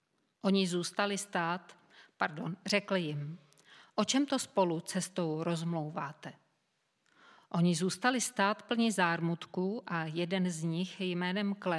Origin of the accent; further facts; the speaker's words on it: Prague, Czechia; jsem jakožto rodilá Pražačka speciálně po Praze bloudila mnohokrát.